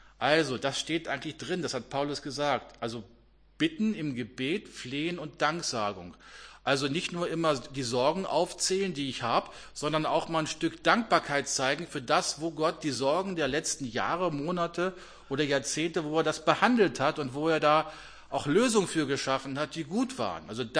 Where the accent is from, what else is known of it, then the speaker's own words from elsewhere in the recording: Abbesbüttel, Lower Saxony, Germany; So, und da in Abbesbüttel, hinterm Dorfe, wo ich herkomme, das hat sich herumgesprochen bei der Amselschar.